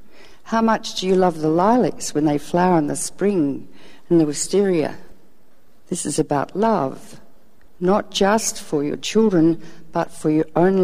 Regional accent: Melbourne, Victoria, Australia; born or raised there

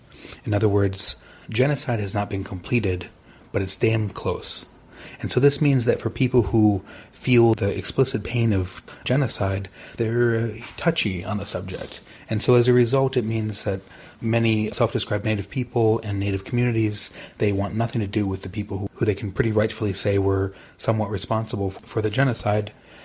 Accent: Michigan, United States; now in Berkeley, United States; I'm an anarchist publisher. I live in Berkeley, California, and I'm from Michigan.

